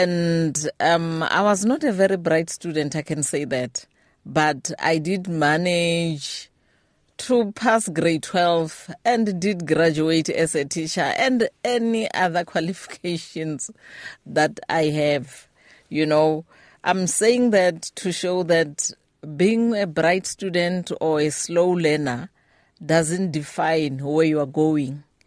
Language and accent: English; Limpopo, South Africa; I was born at home in Venda, and I grew up in a Christian family.